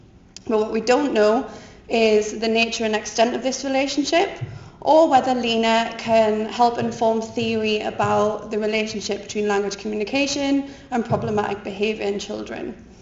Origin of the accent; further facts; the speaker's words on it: North East England, United Kingdom; accent: Geordie; I hope you can all understand my accent. I keep trying to adopt a weird American accent when I'm talking to you all, so I kind of verge into this weird Geordie American thing.